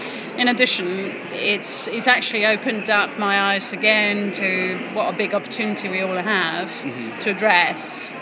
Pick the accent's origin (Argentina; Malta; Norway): Norway; English is a second language; Perhaps because I grew up in Norway and have lived and worked in environments that are much more flatter in organisations